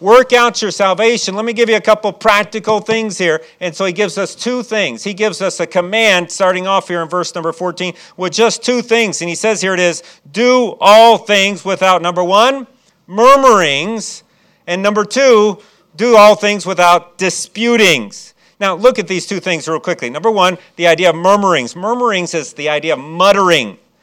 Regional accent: Chicago, Illinois, United States; now in South Carolina, United States; I'm from Chicago, and I still haven't got used to the weather. I've been here 19 years now, and I still think, boy, you know, it'd be nice to be in Chicago where they get hot weather

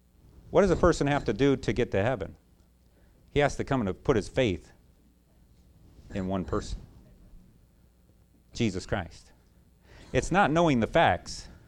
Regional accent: Chicago, Illinois, United States; now in South Carolina, United States; I come from Chicago. Some of you know that I don't have the South Carolina accent. And so I've been outed that way. I'm a Chicago boy by nature. That's where I grew up in.

